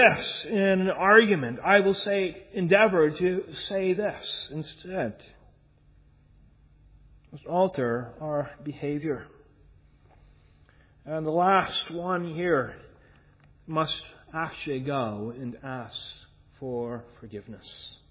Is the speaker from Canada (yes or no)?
yes; Canada; As a Canadian, I'm too often inclined to that.